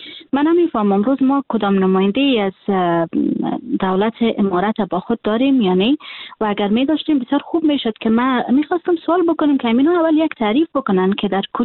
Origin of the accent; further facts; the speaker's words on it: Afghanistan; من حیث یک دختر افغان که در افغانستان تولد شدیم و در افغانستان خاطره دارم، در افغانستان بزرگ شدیم